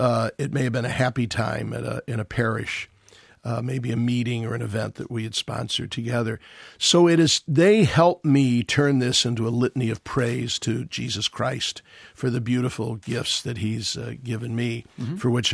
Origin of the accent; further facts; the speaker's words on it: St. Louis, Missouri, United States; now in New York, United States; From my hometown of St. Louis, sure. From the Archdiocese of Milwaukee, and from now my home of the Archdiocese of New York.